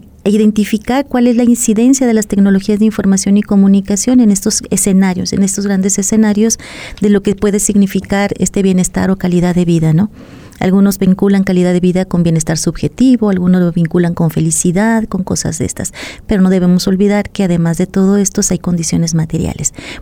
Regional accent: Sonora, Mexico; soy sonorense. Vengo a la Universidad de Colima después de haber terminado mi doctorado en la Universidad Autónoma de Barcelona.

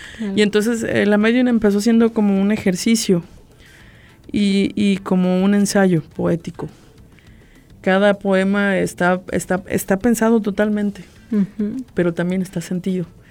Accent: Mexico; también tenemos como mexicanos una frase que dice, solo vengo y solo me voy.

